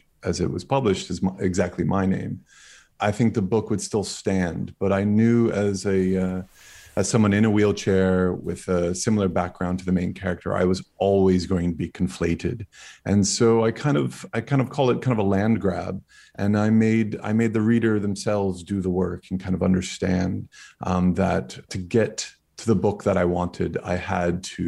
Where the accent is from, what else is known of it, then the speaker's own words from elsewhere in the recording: Florida, United States; The character grew up in Texas, but I actually grew up in Florida. And, you know, I'm from the South.